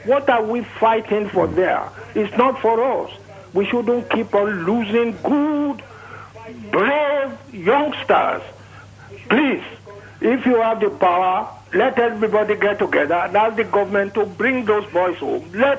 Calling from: London, United Kingdom; Yeah, I'm calling from London.

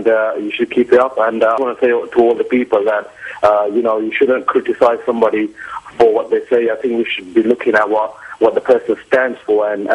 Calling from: London, United Kingdom; I'm calling from London.

